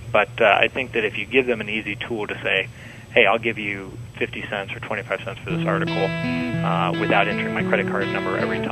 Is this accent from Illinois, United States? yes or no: no; Cincinnati, Ohio, United States; You know, my hometown of Cincinnati, the Great American Ballpark, is just a tremendous example